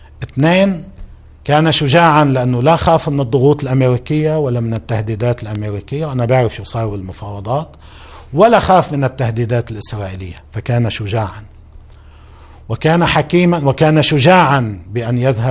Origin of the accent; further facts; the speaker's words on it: Lebanon; كلنا مع بعضنا كلبنانيين